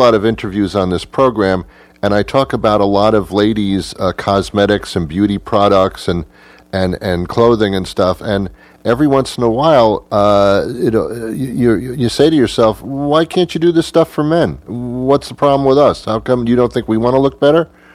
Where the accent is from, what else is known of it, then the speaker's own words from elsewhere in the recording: New York, United States; I grew up in New York. Bloomingdale's was like 3 blocks away from me.